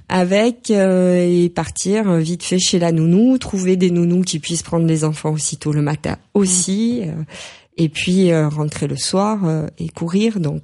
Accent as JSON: {"language": "French", "region": "Nouvelle-Aquitaine", "country": "France", "tie": "born or raised there", "said": "je suis très, très attachée à la maison familiale dans laquelle mm-hmm. j'ai grandi dans les Landes."}